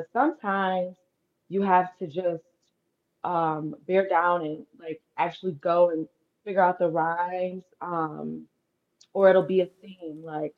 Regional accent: Detroit, Michigan, United States; also born or lived in Dallas / Miami / Los Angeles; So I'm born and raised in Detroit. Went to Cavs, then I went to SMU in Dallas for college. Then I tried living in Miami for a minute. And then I came back home.

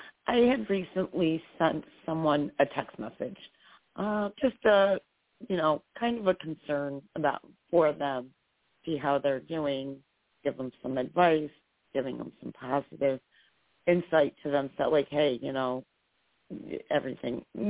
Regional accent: New York, United States; I'm from New York State

